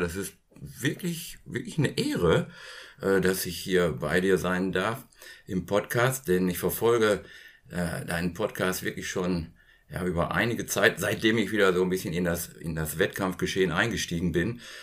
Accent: Herford, North Rhine-Westphalia, Germany; ich komme ja aus der Provinz hier in Ostwestfalen, in Herford, bin ich groß geworden, lebe ich immer noch.

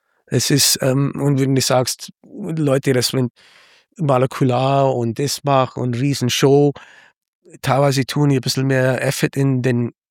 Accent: New York, United States; German is a second language; moved away as an adult; now in Munich, Delaware, United States; Ja, ich komme aus New York und bin irgendwie nach München gelandet

